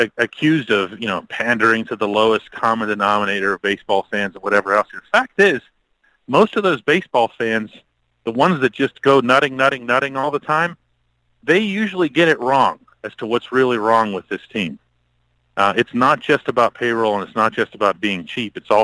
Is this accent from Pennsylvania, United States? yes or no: yes; Pittsburgh, Pennsylvania, United States; one thing about me is that I'm born and raised in Pittsburgh. I grew up on the Pirates.